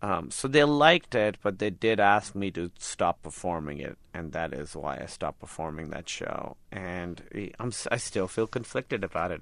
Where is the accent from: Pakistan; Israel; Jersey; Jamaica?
Pakistan; now in United States; it was about me growing up in Pakistan in a very religious Shiite family. Growing up with that and then coming to America and sort of the culture shock of coming to America